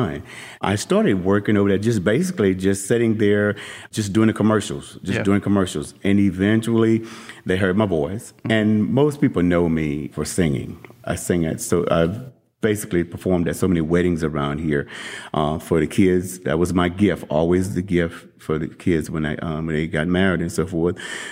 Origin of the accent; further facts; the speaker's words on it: New Orleans, Louisiana, United States; born there; I was born in New Orleans.